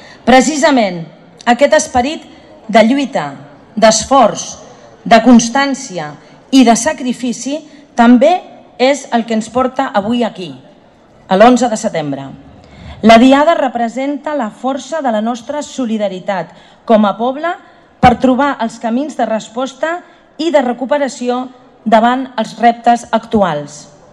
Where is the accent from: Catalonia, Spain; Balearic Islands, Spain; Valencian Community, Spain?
Catalonia, Spain; Sitges; que ens distingeix com a sitgetanes i com a catalans.